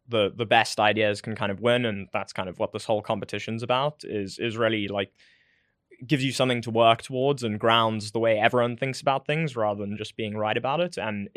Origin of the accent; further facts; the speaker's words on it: South Africa; moved away as an adult; now in New York, United States; Yeah. I grew up in South Africa, but I've been working in New York for the last few years.